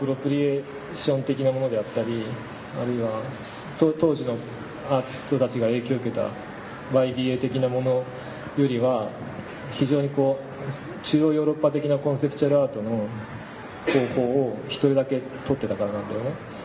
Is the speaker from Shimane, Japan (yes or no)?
no; Sapporo, Hokkaido, Japan; moved away as an adult; also born or lived in Yokohama; こう札幌から上京してね、大学横浜なんですけど